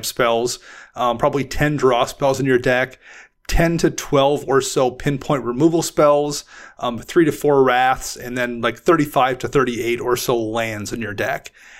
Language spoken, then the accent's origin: English; Midwest, United States; I'm from the Midwest, so yeah, I get it.